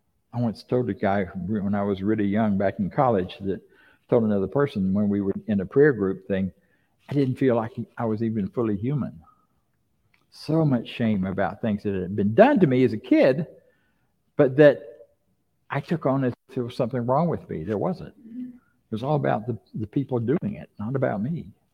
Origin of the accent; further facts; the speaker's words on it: Florida, United States; I grew up down there, and that was my hometown, and we used to ride in that area. We didn't call it the Big Bend back then. We called it the armpit of Florida.